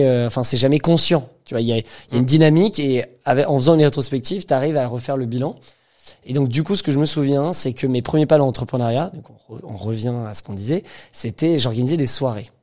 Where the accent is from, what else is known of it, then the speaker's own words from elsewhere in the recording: Paris, Île-de-France, France; on est français, parisien